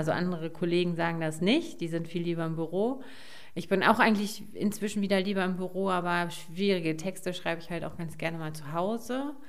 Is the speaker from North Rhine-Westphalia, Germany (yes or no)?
yes; Wermelskirchen, North Rhine-Westphalia, Germany; also born or lived in Remscheid; Also Wermelskirchen war natürlich so mein Heimatort, aber ich war ja auch jetzt jahrelang in Remscheid.